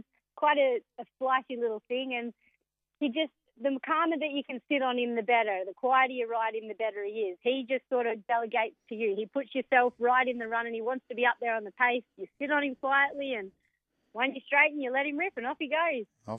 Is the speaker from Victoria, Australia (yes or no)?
yes; Red Cliffs, Victoria, Australia; A little town outside of Mildura called Redcliffe. Best place in the world to grow up.